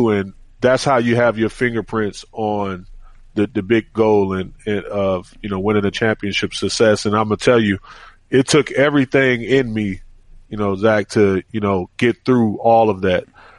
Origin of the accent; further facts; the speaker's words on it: Milwaukee, Wisconsin, United States; And this is in my hometown in Milwaukee.